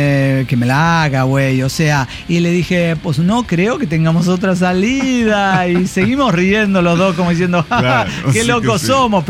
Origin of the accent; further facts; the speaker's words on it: Monterrey, Nuevo León, Mexico; Además, como buena regia, uno aprovecha los momentos de clima, ¿no?